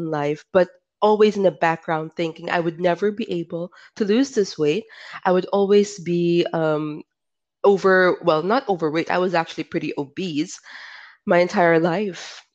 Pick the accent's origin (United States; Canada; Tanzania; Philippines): Philippines; I'm for a Filipino.